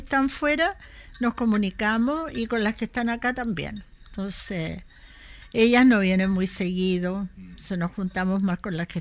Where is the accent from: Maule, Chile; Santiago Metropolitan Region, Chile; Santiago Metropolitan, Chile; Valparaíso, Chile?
Valparaíso, Chile; No, yo soy porteña a mucha honra, sí.